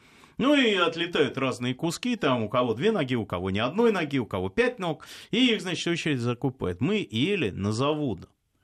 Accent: Moscow, Russia; А может подумать, что я в детстве в Москве, на Кутузовском в очередях за продуктами не стоял.

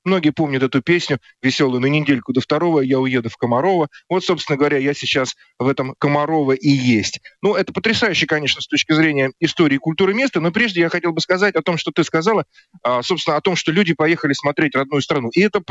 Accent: Pärnu, Pärnu County, Estonia; я вырос на Балтике, в славном городе Пярну, Эстонской ССР, тогда это была Советская Социалистическая Республика, и с детства меня, мой дом родной, это холодное море, это белый песок, и это зеленые, темно-зеленые стройные сосны.

